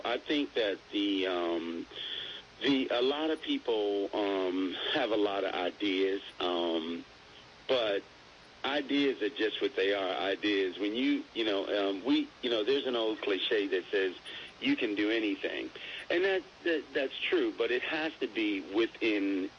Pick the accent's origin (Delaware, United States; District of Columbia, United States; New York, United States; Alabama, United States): District of Columbia, United States; Washington; also born or lived in Maryland / Northern Virginia; I'm from Washington, D.C., and okay. I lived in also Maryland and also Northern Virginia.